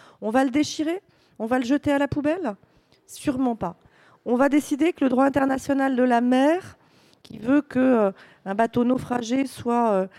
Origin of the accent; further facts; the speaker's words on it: France; je pense qu'en tant que Français, si on n'est pas capable de dire qu'une politique migratoire, aussi efficace soit-elle, doit toujours rester humaine